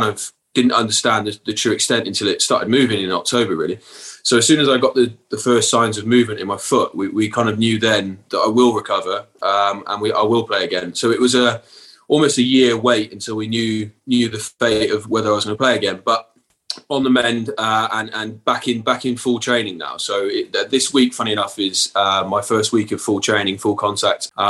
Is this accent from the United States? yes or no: no; South West England, United Kingdom; accent: Bristolian; As you can probably tell from my Bristolian accent that it's been passed down, yeah.